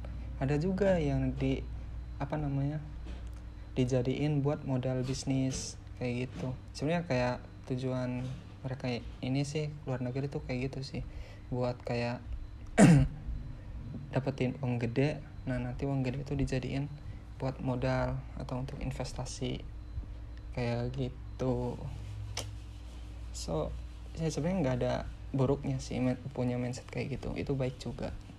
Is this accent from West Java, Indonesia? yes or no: yes; Indramayu, West Java, Indonesia; now in Jakarta, Indonesia; Apalagi di kampung gue tuh sangat-sangat inilah. Ya walaupun gue suka sih di Indramayu